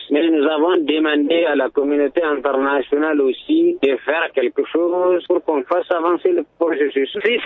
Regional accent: Mali; Nous sommes des Maliens, on l'a jamais nié.

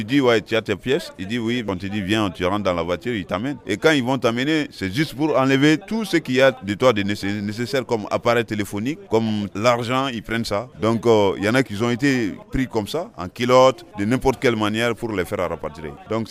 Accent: Mali; Bon, je crois que nous sommes venus au Mali parce qu'on est des Maliens. Tout un chacun est fier d'être chez soi.

